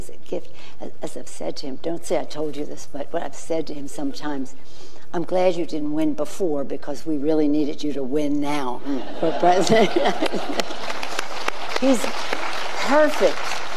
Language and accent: English; Baltimore, Maryland, United States; I was born and raised in Baltimore, to this day, he likes to dine at 8, and I like to eat at 5:30.